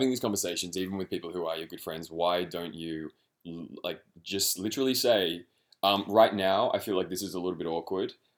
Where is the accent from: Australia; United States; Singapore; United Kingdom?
Australia; accent: Australian; Obviously, I'm Australian, if you can't detect my accent.